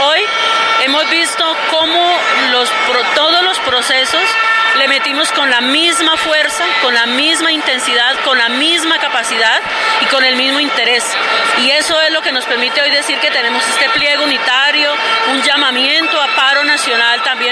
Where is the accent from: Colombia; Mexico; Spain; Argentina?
Colombia; digamos como colombianos y como colombianas que seamos